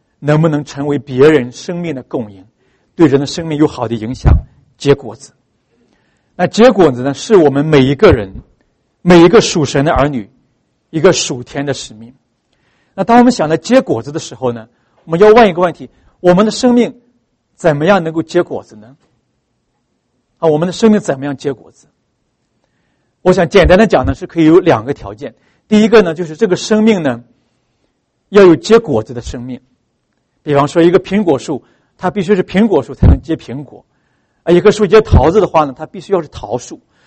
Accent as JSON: {"language": "Chinese", "region": "North China", "country": "China", "said": "因为我这个人是我是北方人啊，我喜欢吃面食"}